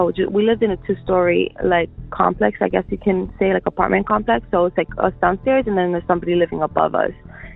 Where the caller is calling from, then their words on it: Miami, Florida, United States; I'm calling from Miami, Florida.